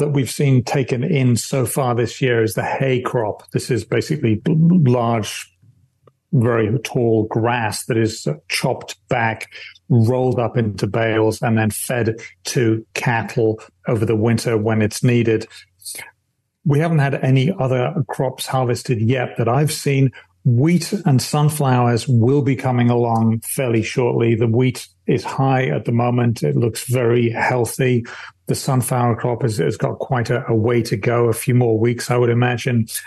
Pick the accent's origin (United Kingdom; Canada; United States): United Kingdom; England; accent: English; I have bad French when I speak it with my English accent